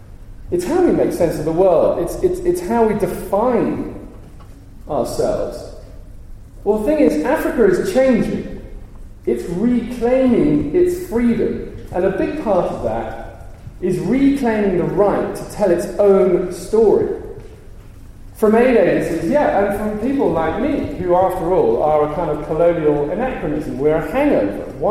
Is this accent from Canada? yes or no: no; United Kingdom; also born or lived in United States; I am white, privileged, Oxford educated. I was born in the States. I'm British.